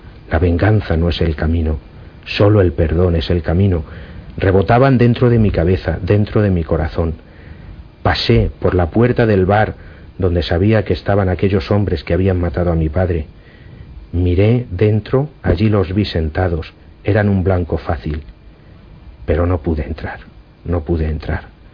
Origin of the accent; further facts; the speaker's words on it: Syracuse, Sicily, Italy; also born or lived in Spain; yo soy de Italia, ¿no? De una isla que se llama Sicilia, y allí hay una ciudad que se llama Siracusa. Pues ahí nací yo. Lo que pasa es que mi madre es de aquí, de España, de los Montes de Toledo